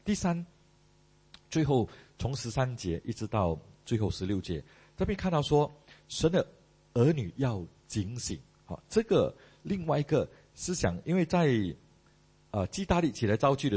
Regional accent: Malaysia; moved away; 我本身的背景没有当兵啊，我从马来西亚过来，所以我没有当兵的背景。

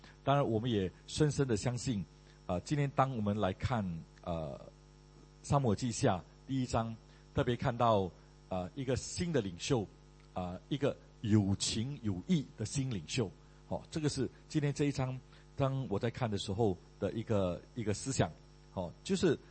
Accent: Malaysia; moved away; 因为很多马来西亚人就像我原先也是从马来西亚来的

